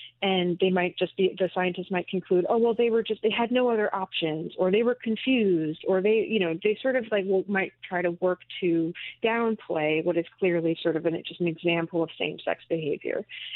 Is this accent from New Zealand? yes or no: no; United States; our culture, as I'm an American, you know, is one of like human exceptionalism, right?